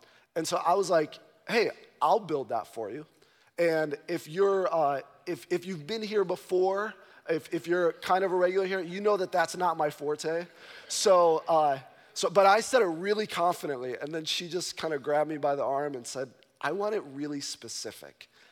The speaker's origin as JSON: {"language": "English", "town": "Chicago", "region": "Illinois", "country": "United States", "tie": "born or raised there", "said": "I grew up in Chicago. I never saw anybody with chickens."}